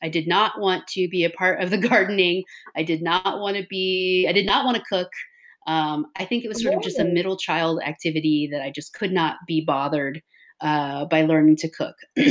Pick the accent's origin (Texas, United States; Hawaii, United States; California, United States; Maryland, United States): Texas, United States; I do think of myself as a Southerner, even though Texas is sort of disputedly not in the South, or maybe in the South. But I think my, especially with my like cotton farming background, I think I grew up pretty similarly to, you know, anybody in the Mississippi Delta.